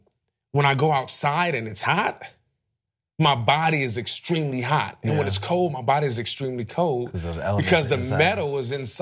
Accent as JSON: {"language": "English", "town": "Compton", "region": "California", "country": "United States", "tie": "born or raised there", "said": "I was raised in Compton, so everyone, it's like, in a project"}